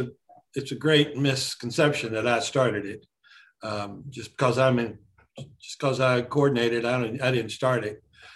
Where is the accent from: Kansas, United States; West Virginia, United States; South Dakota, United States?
West Virginia, United States; He was from my hometown here in West Virginia, just a little town of about 2,000 people.